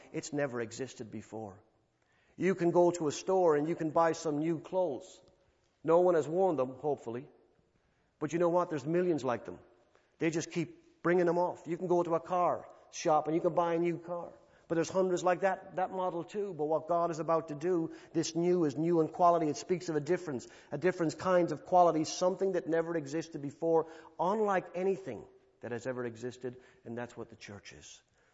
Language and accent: English; Ireland; When I was a child growing up in Ireland, in the little town center